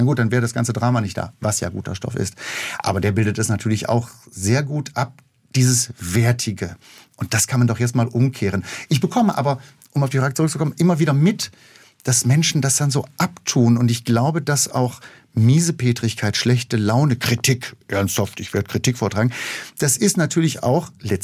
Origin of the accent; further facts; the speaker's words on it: North Rhine-Westphalia, Germany; ich komme aus dem Ruhrgebiet